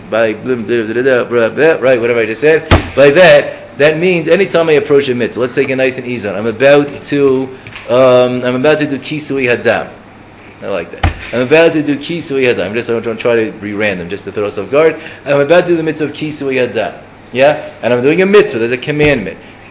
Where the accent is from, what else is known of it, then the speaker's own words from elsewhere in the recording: United States; the driver sensed that it wasn't so hard to tell as an American, because I didn't really claim my Russian was like pretty bad